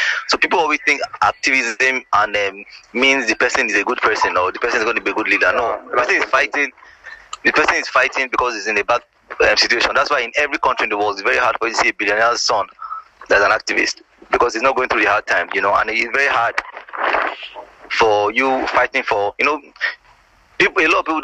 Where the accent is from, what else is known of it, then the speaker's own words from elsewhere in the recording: Magodo, Lagos, Nigeria; like I grew up in Magodo is a community.